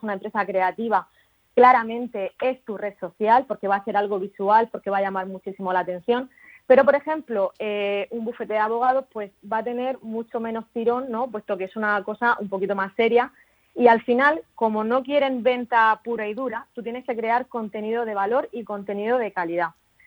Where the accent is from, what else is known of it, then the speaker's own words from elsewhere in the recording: Santiago de la Ribera, Region of Murcia, Spain; now in Murcia, Spain; es sobre todo una murciana enamorada de su tierra. Soy originalmente de Santiago de la Ribera y desde hace 15 años vivo en Murcia ciudad, en el centro.